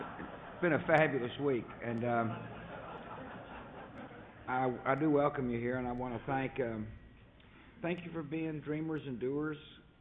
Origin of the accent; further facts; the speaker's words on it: Midland, United States; You know, I grew up in Midland